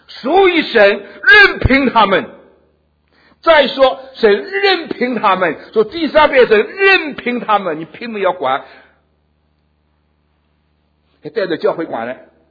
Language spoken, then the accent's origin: Chinese; China; 我们中国人现在得救全世界可以说第一名